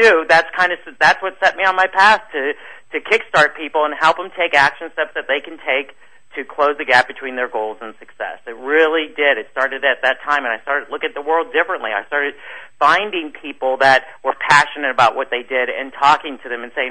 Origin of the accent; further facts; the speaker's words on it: Taipei, Taiwan; moved away; I grew up in Taipei, Taiwan. And my father went over there for business, and we lived on the side of a hill.